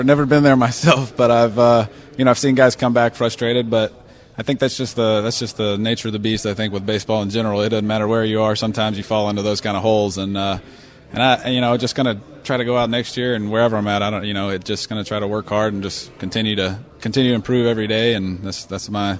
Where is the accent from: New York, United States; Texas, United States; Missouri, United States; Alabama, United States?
Alabama, United States; Prattville; You know, like I said, I'm from Alabama. I'm from Prattville, Alabama.